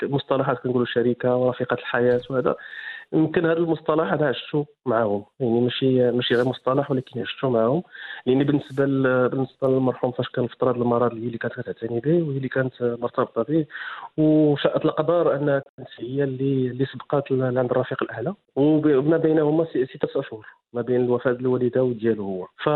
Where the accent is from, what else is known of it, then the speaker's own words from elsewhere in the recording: Syria; وعلى المواطنين وعلى على كمغاربه